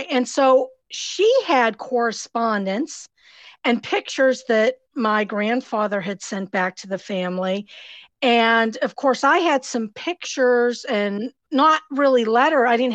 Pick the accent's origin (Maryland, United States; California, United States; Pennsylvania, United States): Pennsylvania, United States; Duquesne; Yes, that is correct. And I grew up in Pittsburgh in a town called Duquesne. It was a big steel town for the steel industry, the Carnegie steel industry.